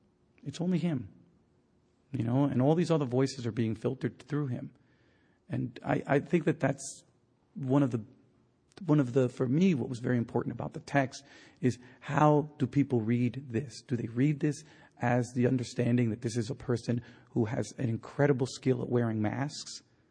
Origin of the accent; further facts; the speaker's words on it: Santo Domingo, Distrito Nacional, Dominican Republic; I'm from Santo Domingo. I'm from the south. My family, my father's from another part of the island, but my mother's from Aswa. And so Aswa is what I know best.